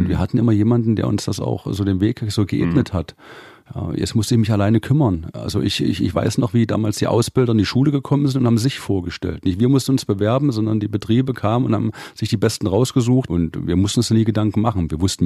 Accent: Delitzsch, Saxony, Germany; Das ist eine Kleinstadt bei Leipzig, Delitzsch. Ja, so 25.000 Einwohner und da, ja, das ist ja fast damals schon ein Dorf gewesen, da kennt jeder jeden dann.

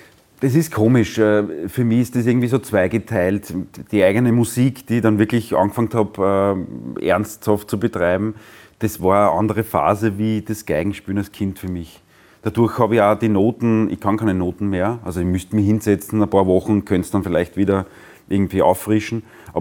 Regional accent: Prottes, Lower Austria, Austria; also born or lived in Vienna; Geboren bin in Wien und aufgewachsen in Brottes im Weinviertel.

